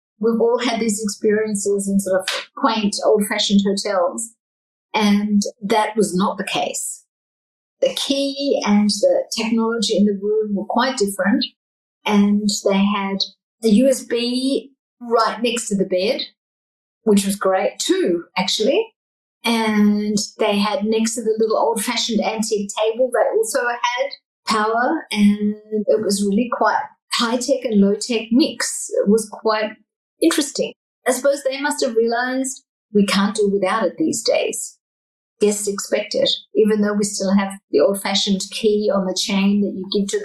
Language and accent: English; Melbourne, Victoria, Australia; now in Germany; I find when I'm home in Australia, I come from Melbourne